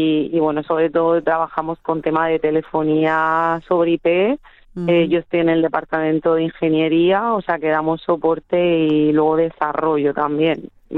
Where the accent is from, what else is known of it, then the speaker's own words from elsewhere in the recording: Region of Murcia, Spain; accent: Murcian; aunque obviamente yo me he criado en Murcia y claro, como digo yo, claro, yo fui nacido y criado en la región de Murcia, que por eso digo bonico, bonica, me como la S y bueno, tengo un acentazo del que me siento súper orgullosa